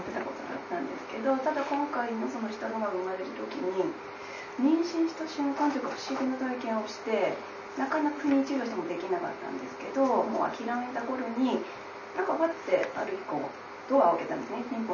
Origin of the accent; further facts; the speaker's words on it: Yamagata, Japan; 山形から来ました。